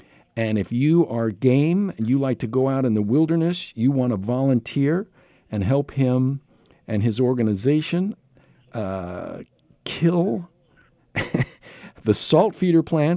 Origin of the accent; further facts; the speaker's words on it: Mount Vernon, New York, United States; not the Mount Vernon I grew up in New York